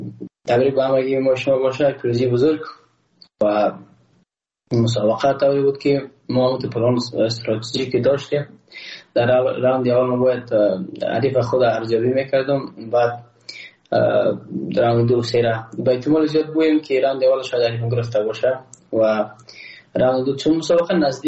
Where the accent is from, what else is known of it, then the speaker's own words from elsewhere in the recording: Afghanistan; من تاجه نیستم، احساس کردم من از باید پشتون نیستم، من یک افغان هستم